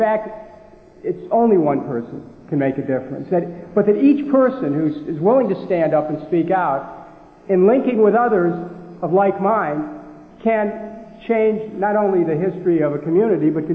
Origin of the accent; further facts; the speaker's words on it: Cleveland, Ohio, United States; First, I grew up in Cleveland. The oldest of seven, lived in 21 different places by the time I was 17